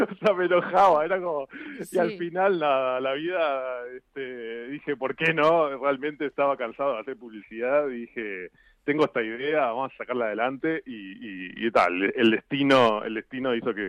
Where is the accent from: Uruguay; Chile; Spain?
Uruguay; Para los uruguayos soy el uruguayo y para aquí soy el uruguayo